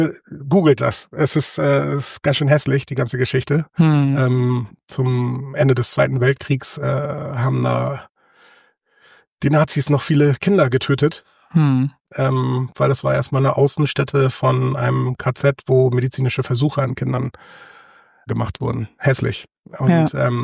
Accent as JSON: {"language": "German", "region": "Hamburg", "country": "Germany", "tie": "born or raised there", "said": "ich bin, wie gesagt, in Hamburg geboren und hier auch aufgewachsen und war in Hamburg auf einer... Ja, erstmal auf einer Grundschule, die auch ziemlich geschichtsträchtig ist. Das war der Bullenhuser Damm. Das ist da in Bilbrook oder Rotenburg-Vorort da unten."}